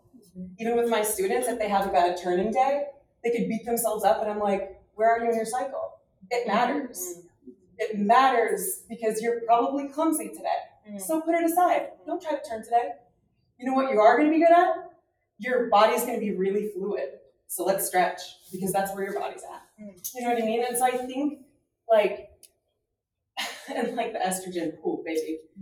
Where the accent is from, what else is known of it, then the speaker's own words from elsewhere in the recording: Midwest, United States; I'm from the Midwest, and I have the conversation all the time, like, is it generational? Is it regional?